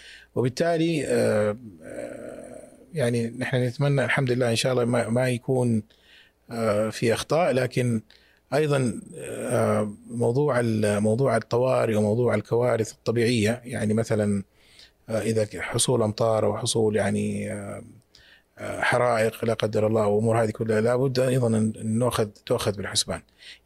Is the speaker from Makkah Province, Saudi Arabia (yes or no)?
yes; Mecca, Makkah Province, Saudi Arabia; أكثر كثافة بشرية في العالم كفعالية عندنا في مكة أثناء الحج